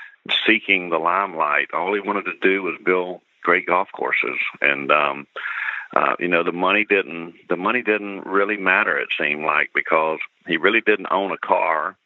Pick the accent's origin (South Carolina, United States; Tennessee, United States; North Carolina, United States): South Carolina, United States; also born or lived in Aiken; he knew that I was from South Carolina. I started in Aiken, South Carolina, and then kind of grew up middle of the state outside of Columbia.